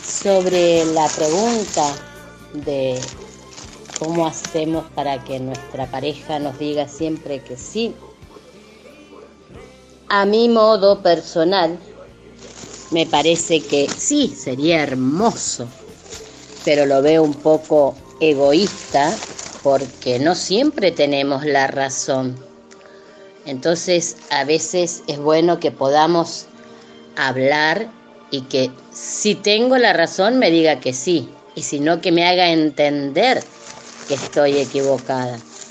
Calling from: General Alvear, Mendoza, Argentina; de General Alvear Mendoza.

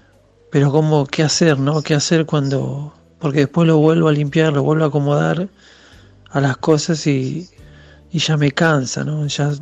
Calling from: Buenos Aires, Argentina; soy de Buenos Aires.

